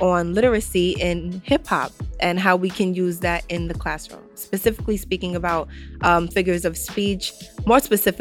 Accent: Bronx, New York, United States; I'm from the Bronx.

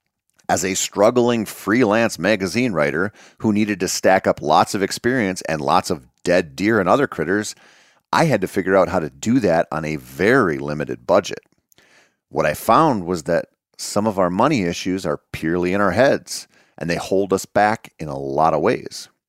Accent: Minnesota, United States; In my home state of Minnesota, I have a few different options for combo licenses

